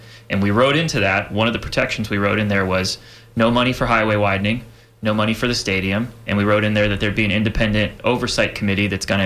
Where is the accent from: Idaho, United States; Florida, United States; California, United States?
Florida, United States; Tampa; I grew up here. I grew up in the Carrollwood area.